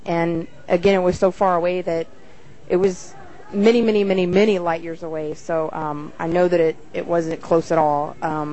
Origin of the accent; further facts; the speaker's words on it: Texas, United States; Yes, it did. In my hometown, the first incident was actually in my mother's backyard.